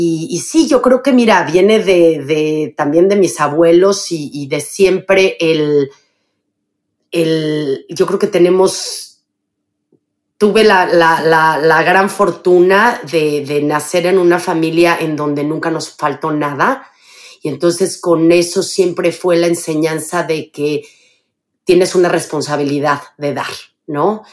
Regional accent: Mexico City, Mexico; Yo nací en la Ciudad de México y viví los primeros 25 años de mi vida en la Ciudad de México.

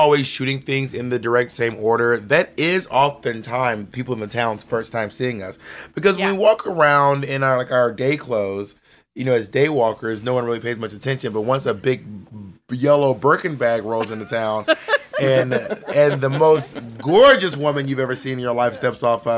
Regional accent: Columbus, Georgia, United States; born or raised there; also born or lived in Phenix City / LaGrange / Corinth

